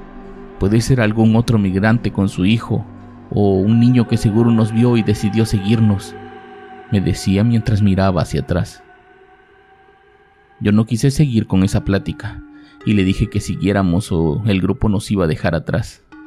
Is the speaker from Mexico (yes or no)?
yes; Mexico; Iba muy ilusionado, como todo mexicano que lleva toda su fe puesta en Dios para cruzar con bien.